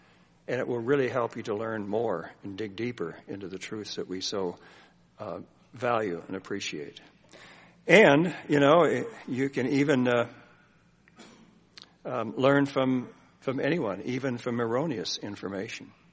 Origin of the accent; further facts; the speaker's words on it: Scotland, United Kingdom; I'm Scottish, so anything is free, I'm interested immediately.